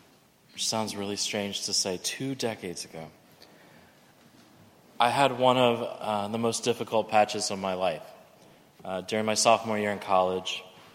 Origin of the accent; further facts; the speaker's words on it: Texas, United States; And I grew up in Texas, so it's not that different.